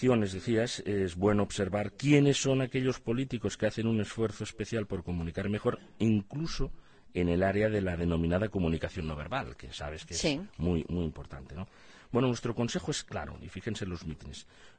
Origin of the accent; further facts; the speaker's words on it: Camporrells, Aragon, Spain; era el cura párroco de mi pueblo. Yo fui monaguillo suyo.